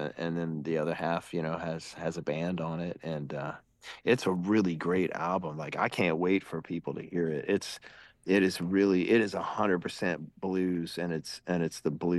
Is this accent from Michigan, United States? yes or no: no; Louisiana, United States; He's from Louisiana. I'm from Louisiana, you know, two different generations, but both, you know, blues musicians and lovers of the genre.